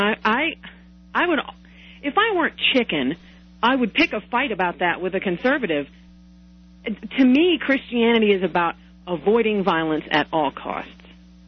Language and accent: English; Virginia, United States; Oh, I'm from Virginia, and it was so delicious to see what happened in the gubernatorial race there.